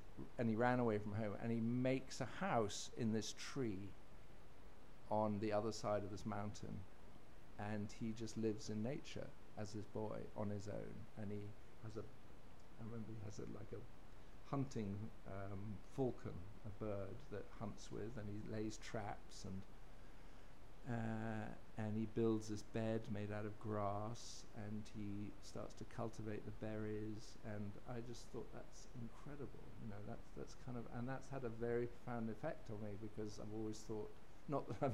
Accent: United Kingdom; because I come from Britain

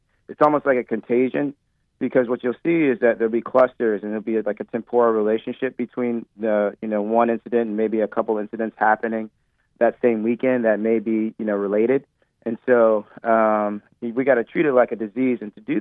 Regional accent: St. Louis, Missouri, United States; now in Durham, United States; I'm born and raised in St. Louis, but I'm practicing in Durham after having trained on the West Coast.

